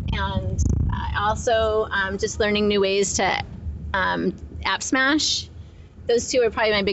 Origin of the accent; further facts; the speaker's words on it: Medford, Oregon, United States; from Medford, Oregon.